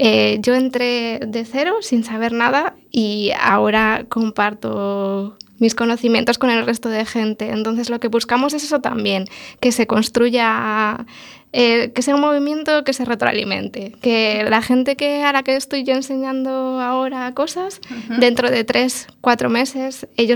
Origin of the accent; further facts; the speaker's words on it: Madrid, Community of Madrid, Spain; now in A Coruña, Spain; Sí, yo soy de Madrid, pero llevo ya 5 años en Galicia y nada.